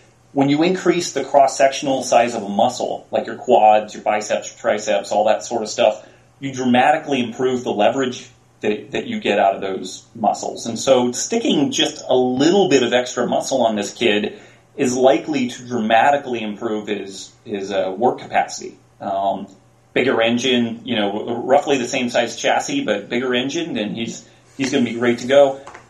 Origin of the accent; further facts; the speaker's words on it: California, United States; I blame mine on the fact that I'm Californian.